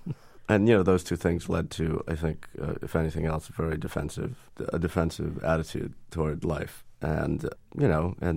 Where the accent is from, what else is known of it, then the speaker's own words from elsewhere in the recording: Worcester, Massachusetts, United States; Well, I grew up in Worcester, so that's a much different atmosphere than Boston.